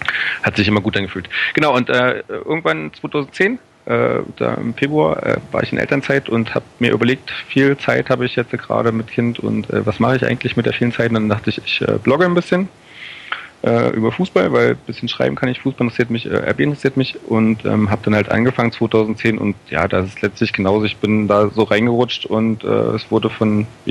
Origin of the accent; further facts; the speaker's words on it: Cottbus, Brandenburg, Germany; born there; Ich bin in Cottbus geboren